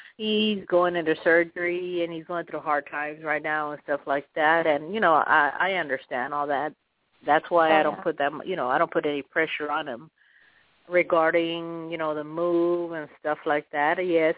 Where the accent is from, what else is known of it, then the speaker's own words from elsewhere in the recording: Texas, United States; South Texas.